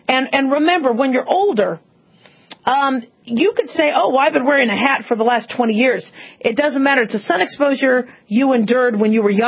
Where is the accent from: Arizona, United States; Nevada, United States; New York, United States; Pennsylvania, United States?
Arizona, United States; Phoenix; I remember, growing up in Phoenix, Arizona, we had to do square dancing every year.